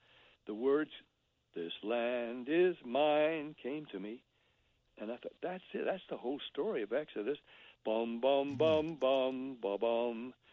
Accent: Nashville, Tennessee, United States; Well, as a kid growing up in Nashville, my family were churchgoers, and we even read the Bible as a family in devotionals at home.

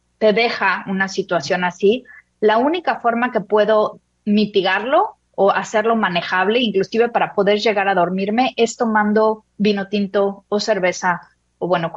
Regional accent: Mexico; en mi país, en México, es más normalizada esta idea de que el alcohol es algo que es parte de la familia

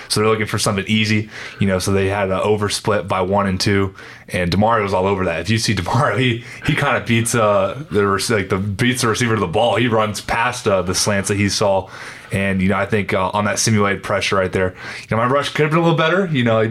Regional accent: Oklahoma, United States; I'm from Oklahoma, and now he's in Atlanta, I'm in New Orleans

